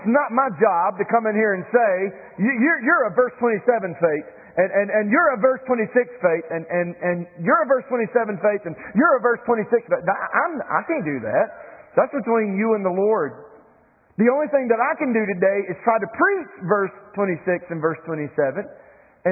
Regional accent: United States; when I was a kid, I would hear adults around me in circles that I ran in the very rural community that I grew up in Cleveland County.

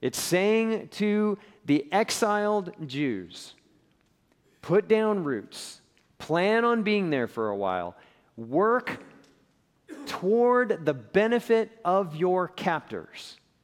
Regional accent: Colorado, United States; moved away as an adult; now in Houston, United States; I was sent here to Houston, Texas. Now, I was born and raised in Colorado.

